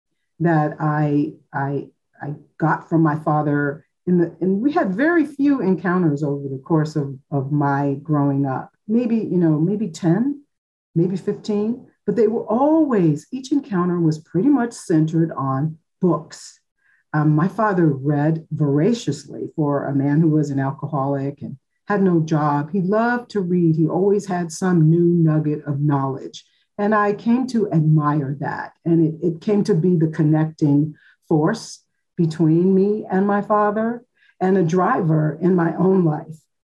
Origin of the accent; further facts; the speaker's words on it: Cleveland, Ohio, United States; plucked me from a public housing project where I grew up in Cleveland, Ohio in the early 70s.